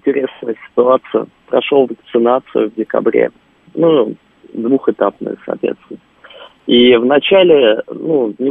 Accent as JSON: {"language": "Russian", "region": "Moscow", "country": "Russia", "said": "сам я москвич"}